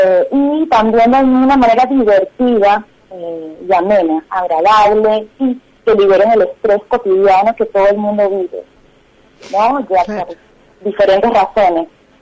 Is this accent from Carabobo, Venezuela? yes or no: no; Caracas, Capital District, Venezuela; also born or lived in Buenos Aires / Mar del Plata; now in Tandil, Argentina; Yo soy de Caracas, Venezuela. Ajá. Ya tengo, voy para 5 años viviendo aquí en Tandil.